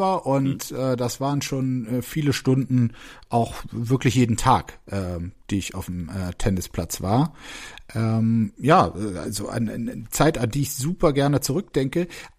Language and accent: German; Bergisch Gladbach, North Rhine-Westphalia, Germany; Ich komme auch nicht aus Mönchengladbach, sondern aus Bergisch Gladbach.